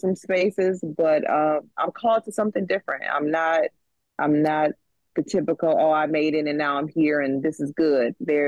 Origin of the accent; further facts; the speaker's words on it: Michigan, United States; now in Chicago, United States; Now I am closer to home because I'm from Michigan. But essentially, I am still here in Chicago by myself